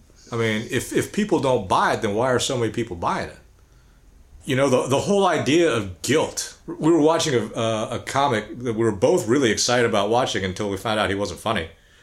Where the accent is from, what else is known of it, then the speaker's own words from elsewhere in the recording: United States; Number one, I'm American. Number two, the country of my ancestors.